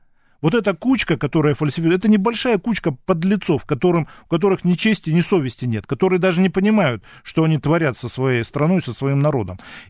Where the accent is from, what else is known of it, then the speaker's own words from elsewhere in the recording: Saint Petersburg, Russia; Это слезы стыда, что я тоже ленинградец.